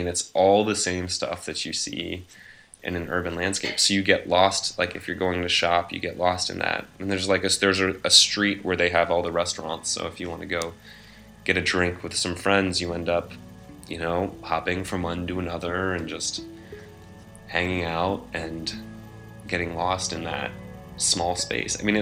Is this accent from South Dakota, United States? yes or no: no; Reston, Virginia, United States; So I grew up in Reston, Virginia.